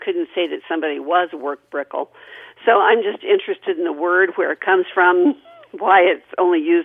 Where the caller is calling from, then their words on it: Indianapolis, Indiana, United States; Indianapolis, Indiana.